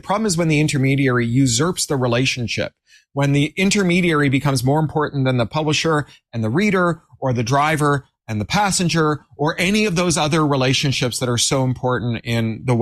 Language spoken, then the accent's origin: English; Toronto, Ontario, Canada; I grew up in Toronto